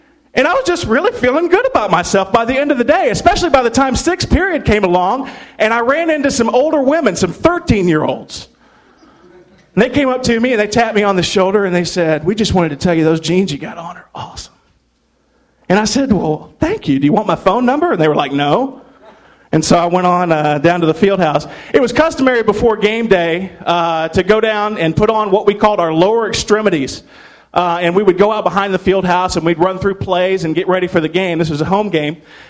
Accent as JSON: {"language": "English", "town": "Little Rock", "region": "Arkansas", "country": "United States", "tie": "born or raised there", "said": "I grew up down in Little Rock, Arkansas, and am just so glad to be here."}